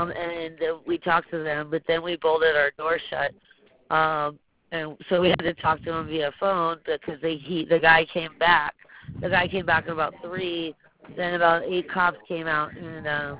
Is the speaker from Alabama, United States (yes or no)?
no; Florida, United States; now in Arvada, United States; Actually, I'm from here, but I've been in Denver about 15 years, but I grew up in Florida.